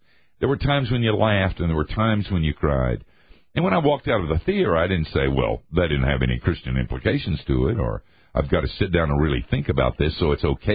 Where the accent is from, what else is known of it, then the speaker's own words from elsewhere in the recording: Asheville, North Carolina, United States; I went back to my hometown of Asheville sometimes.